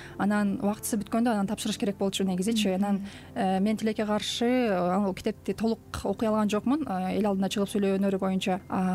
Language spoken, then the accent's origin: Kyrgyz; Bishkek, Kyrgyzstan; Борбор шаарыбыз Бишкекте төрөлүп өскөм. Өзүмдүн түбүм негизи Нарындын Атбашы деген малкендиктүү жеринен болот.